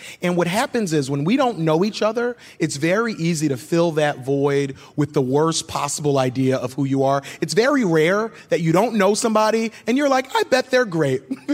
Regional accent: Philadelphia, Pennsylvania, United States; You know, I grew up here in North Philly.

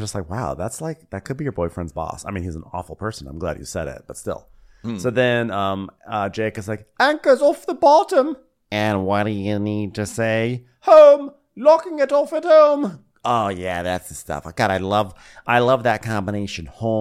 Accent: Hawaii, United States; I mean, growing up in Hawaii, I had my arm broken.

